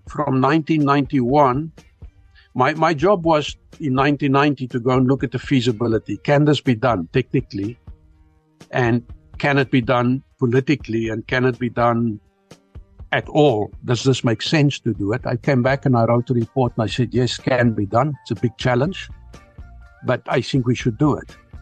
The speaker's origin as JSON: {"language": "English", "country": "South Africa", "tie": "born or raised there", "said": "being a South African farm kid, how the hell are you going to end up in Russia?"}